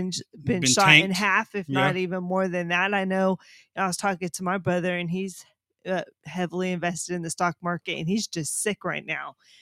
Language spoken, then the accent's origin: English; California, United States; We are from Northern California.